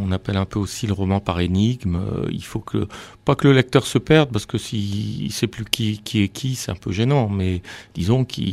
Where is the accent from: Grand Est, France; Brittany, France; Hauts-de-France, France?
Hauts-de-France, France; Lille; Oui, je suis né à Lille. J'habite Lambersart, mais et j'enseigne à Lillin. Donc, je connais quand même bien Lille. Quand même, je suis né dans le vieux Lille. Et bon, maintenant, ça fait 56 ans que j'y traîne mes guêtres.